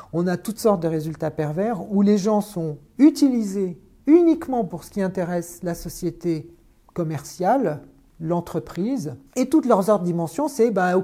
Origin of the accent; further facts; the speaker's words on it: France; j'ai été challengé en tant que Français